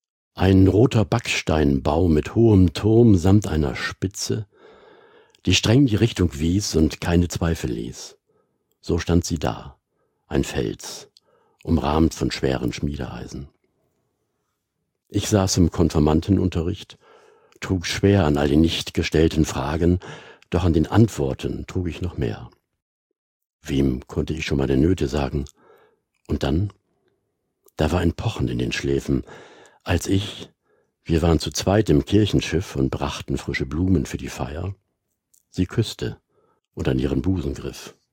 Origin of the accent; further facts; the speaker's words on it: Bremen, Germany; eine Wetterlage beschreibt, die wir als Bremer wahrscheinlich alle gut kennen.